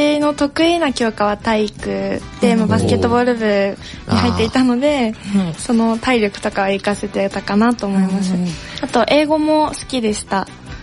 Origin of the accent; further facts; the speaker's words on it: Mie, Japan; 私は地元が三重県なので、うん、三重県の高校に通っていたんですけれども